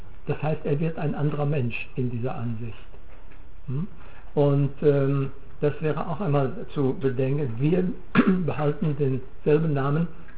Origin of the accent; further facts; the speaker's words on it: Bavaria, Germany; ich bin Bayer, ich bin Deutscher